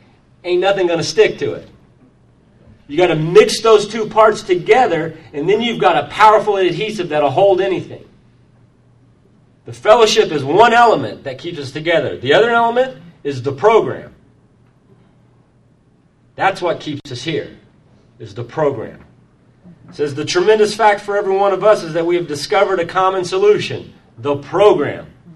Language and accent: English; Dallas, Texas, United States; obviously we're from Dallas, and I did most of my drinking, 90% of my drinking was in Dallas.